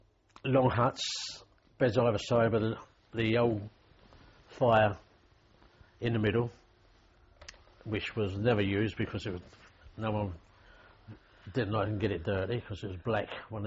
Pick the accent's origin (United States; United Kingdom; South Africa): United Kingdom; London; born there; London, where I was born in London